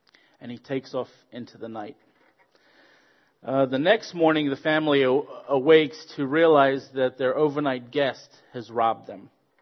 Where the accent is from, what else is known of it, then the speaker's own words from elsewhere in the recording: Zambia; I am originally from Zambia. I was born in Zambia, and I'm half South African as well. My father's Zambian, and my mother's South African.